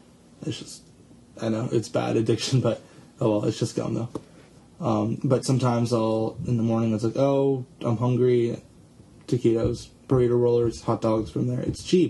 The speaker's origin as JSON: {"language": "English", "town": "San Diego", "region": "California", "country": "United States", "said": "I'm from San Diego, California."}